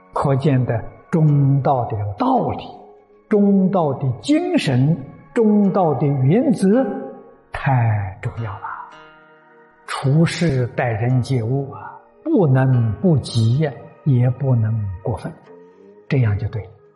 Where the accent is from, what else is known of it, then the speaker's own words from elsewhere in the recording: China; 我们中国人常讲忠心报国